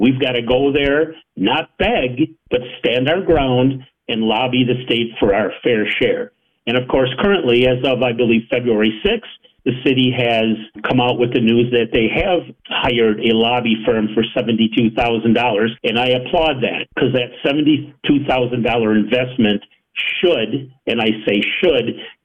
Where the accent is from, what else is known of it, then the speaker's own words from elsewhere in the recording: Portland, Oregon, United States; I have very deep East Side roots, and I'm very connected to the East Side. I was born and raised in Eastmoreland, which is only about 5 miles from where I live right now, in the Elvium neighborhood.